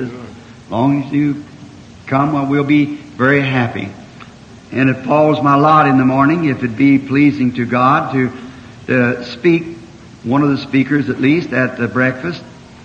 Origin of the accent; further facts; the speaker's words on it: New York, United States; Said, years ago I come from New York here to see Chicago shook.